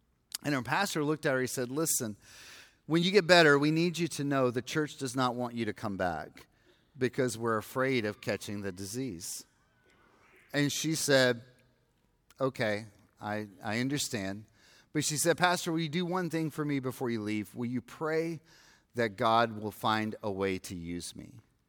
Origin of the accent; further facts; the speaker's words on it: Georgia, United States; accent: Southern; It's kind of like Southern, like I'm from Georgia.